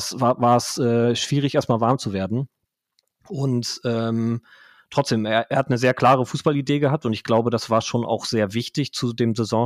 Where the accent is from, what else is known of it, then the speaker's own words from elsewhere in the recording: Bremen, Germany; also born or lived in Lower Saxony; da aufgewachsen, zwischendurch nochmal im niedersächsischen Umland gewohnt, aber fühle mich dann doch sehr als Bremer